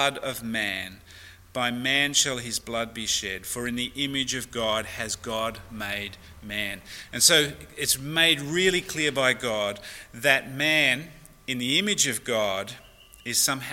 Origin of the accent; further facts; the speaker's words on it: Australia; but I'm Australian, so that's the way I communicate.